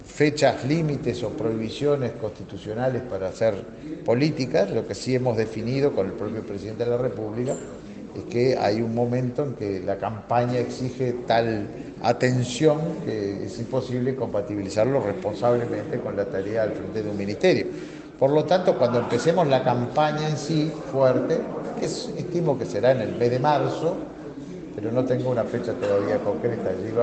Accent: Uruguay; En ese sentido, como uruguayos y como integrantes de un gobierno, estamos siempre prontos

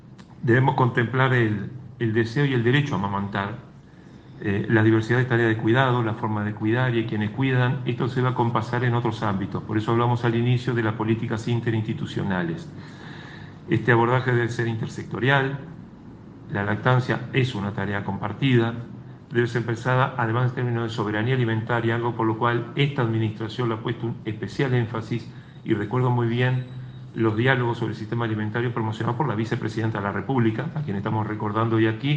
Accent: Carmelo, Colonia, Uruguay; recién nacida en mi pueblo, en Carmelo

